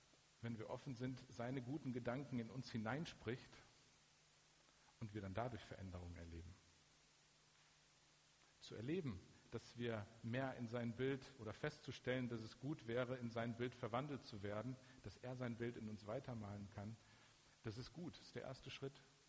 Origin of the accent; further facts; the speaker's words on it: North Rhine-Westphalia, Germany; accent: Ruhrpott German; ich bin im Ruhrgebiet groß geworden. Ne? Und die Art und Weise, wie ich spreche, ich gebe mir, wenn ich hier stehe, immer Mühe, nicht zu viel Ruhrpottdeutsch zu sprechen, aber an manchen Stellen muss es halt sein, weil das emotionaler ist.